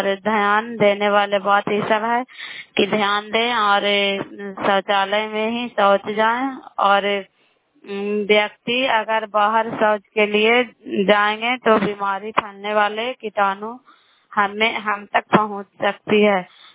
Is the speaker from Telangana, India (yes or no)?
no; Bihar, India; नालंदा जिला कराय ब्लॉक के निवासी हूँ।